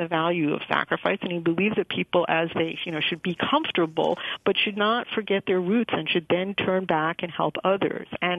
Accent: New York, United States; but in the East Coast, I'm from New York

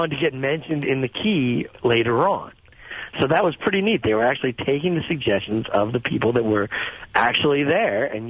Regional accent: York, Pennsylvania, United States; And I grew up nearby in York, Pennsylvania.

